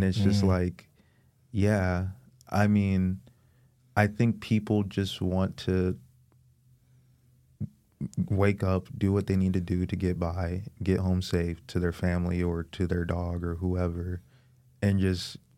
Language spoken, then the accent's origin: English; San Diego, California, United States; I was born and raised in San Diego, you know, I think I'm technically like a third generation San Diegan